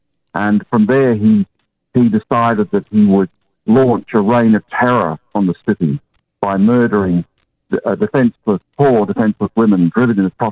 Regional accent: Australia; I'm an Australian teacher in South Australia.

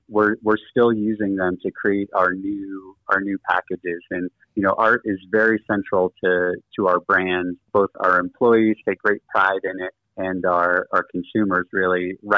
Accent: Northeast, United States; growing up in the Northeast, it was common to come in from an afternoon of sledding and have a hot cup of tea.

